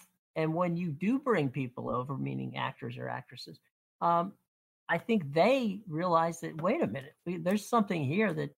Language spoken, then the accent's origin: English; Pittsburgh, Pennsylvania, United States; I grew up in the Pittsburgh area at the time when Mr. Rogers was just actually starting.